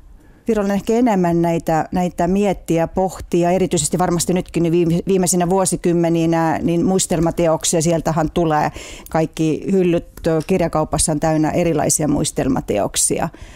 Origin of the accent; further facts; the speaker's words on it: Estonia; now in Finland; kun sitä lapsena eli Virossa sitä samaa aikaa, niin ehkä näkee lapsen silmin ja nuoren silmin kuulee ehkä eri tavalla.